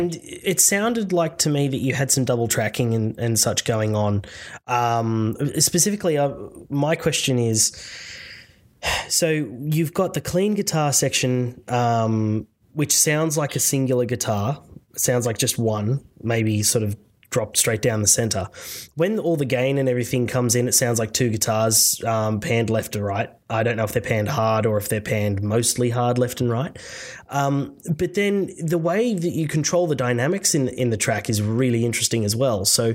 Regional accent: Sydney, New South Wales, Australia; You can tell immediately that I'm from Sydney because I have no idea how to say anything that is down in Melbourne.

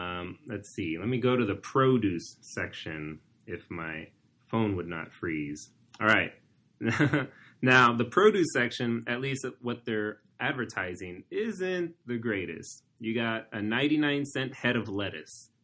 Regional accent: El Paso, Texas, United States; now in Los Angeles, United States; last week I decided to compare my favorite in LA, Sprouts, to the grocery store that we grew up using in El Paso, Big 8.

